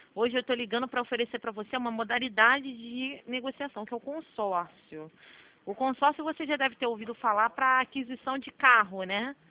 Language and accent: Portuguese; Santa Cruz, Rio de Janeiro, Brazil; Sou de Santa Cruz, pertinho de você.